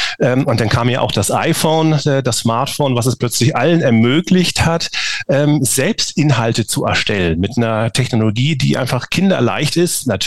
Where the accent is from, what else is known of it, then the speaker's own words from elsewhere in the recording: Munich, Bavaria, Germany; Ich bin aus München